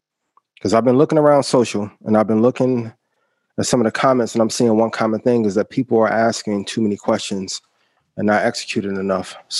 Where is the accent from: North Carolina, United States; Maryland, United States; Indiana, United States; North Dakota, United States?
Indiana, United States; This shot was taken in Marion, Indiana. I'm from Indiana.